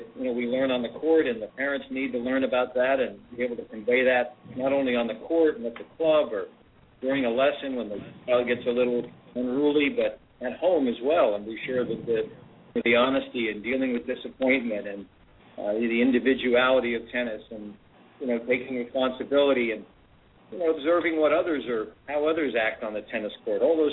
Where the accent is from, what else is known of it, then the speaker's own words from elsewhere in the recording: New England, United States; Basically, I grew up in the New England area and just played indoors, outdoors